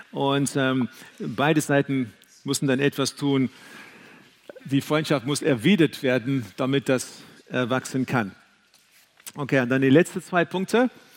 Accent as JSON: {"language": "German", "country": "South Africa", "moved": "yes", "said": "ich erzähle, hey, ich bin aus Südafrika gekommen, ich bin hier und so weiter, ich mache dieses und jenes."}